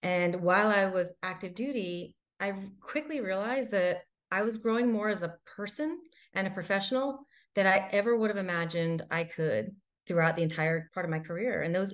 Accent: Randolph, New Jersey, United States; I grew up in Randolph, New Jersey, where I was fortunate to have the opportunity to be surrounded by family, by friends, extended family, and friends that are just like family

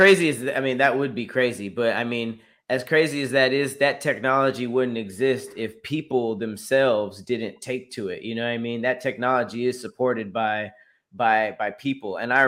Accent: Los Angeles, California, United States; I'm from Los Angeles, like, I grew up around Mexican people, so it's like, we don't mind

